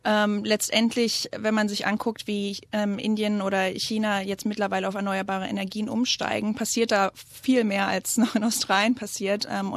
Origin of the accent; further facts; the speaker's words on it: Lusatia, Germany; Ja, ich bin ja noch relativ jung und dann kurz nach der Wende, also während meiner Kindheit im Prinzip, wurden die meisten Tagebauer dort stillgelegt in der Lausitz.